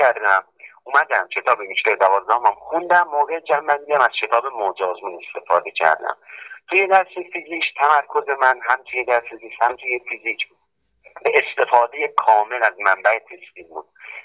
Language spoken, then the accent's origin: Persian; Parsabad, Ardabil Province, Iran; شهر پارساباد.